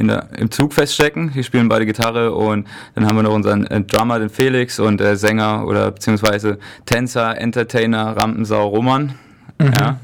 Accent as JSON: {"language": "German", "town": "Grünstadt", "region": "Rhineland-Palatinate", "country": "Germany", "said": "Ja, ja, klar, von der Weinstraße, von Grünstadt an der Weinstraße."}